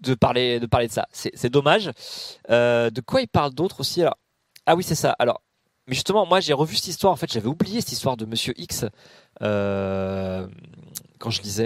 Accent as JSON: {"language": "French", "town": "Paris", "region": "Île-de-France", "country": "France", "said": "moi je suis parisien"}